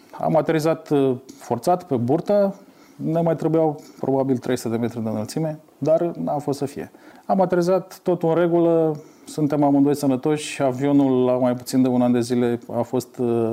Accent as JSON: {"language": "Romanian", "town": "Iași", "region": "Iași County", "country": "Romania", "said": "Deși eram din Iași, da."}